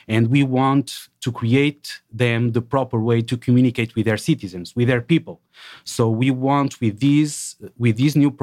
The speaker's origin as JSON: {"language": "English", "region": "Lisbon", "country": "Portugal", "said": "So I'm European from Lisbon. So, but I've lived in the US."}